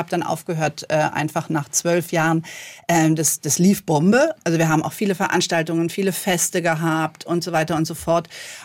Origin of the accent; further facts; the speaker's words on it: Berlin, Germany; ich bin da aufgewachsen. Ich bin Berlinerin, wobei ich sagen muss, wenn ich in Berlin bin, werde ich ganz oft gefragt, wo kommst du denn her?